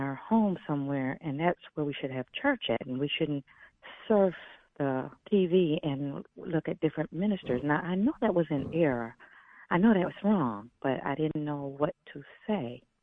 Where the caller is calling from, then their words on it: Grand Blanc, Michigan, United States; from Grand Blanc, Michigan